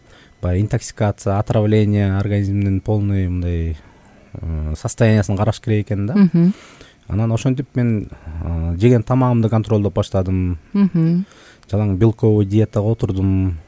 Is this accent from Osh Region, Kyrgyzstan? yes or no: no; Bishkek, Kyrgyzstan; Бирок баягы ата энем шаарга келип, шаарда чоңоюп калдык, шаарда өстүк. Шаар Бишкек шаарынын мектебинде окудук. 71-чи мектепте окугам.